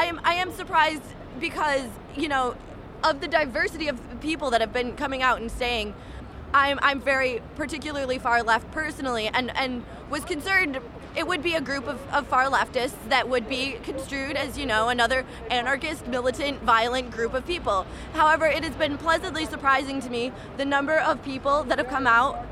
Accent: New York, United States; As I said, I'm from Western New York.

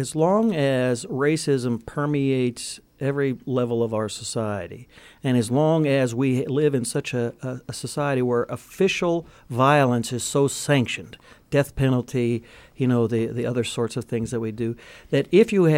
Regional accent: Midwest, United States; I grew up in the Midwest. I'm an Irish Catholic.

